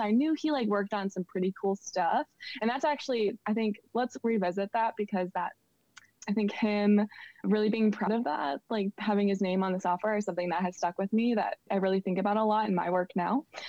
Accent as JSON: {"language": "English", "region": "Wisconsin", "country": "United States", "tie": "born or raised there", "said": "So I ended up, I grew up in Wisconsin and I was really passionate about basketball."}